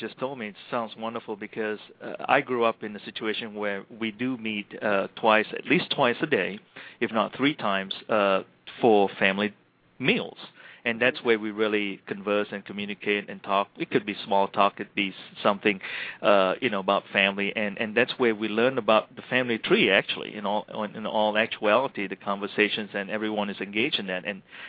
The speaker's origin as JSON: {"language": "English", "country": "Malaysia", "tie": "born or raised there", "said": "when I was growing up in Malaysia"}